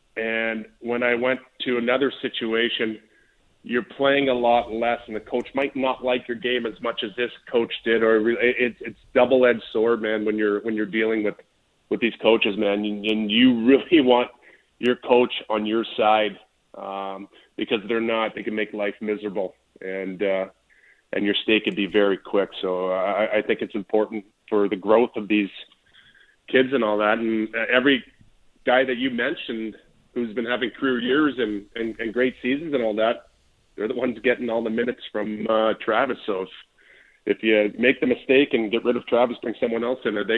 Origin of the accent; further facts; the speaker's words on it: Canada; I'm still Canadian